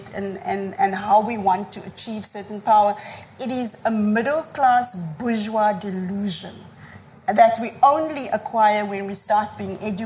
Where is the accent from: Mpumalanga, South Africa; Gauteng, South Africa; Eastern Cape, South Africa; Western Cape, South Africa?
Western Cape, South Africa; Cape Town; born or raised there